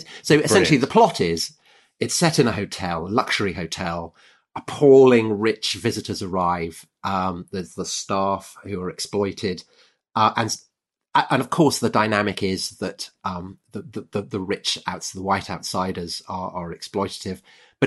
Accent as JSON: {"language": "English", "country": "United Kingdom", "said": "I'm British"}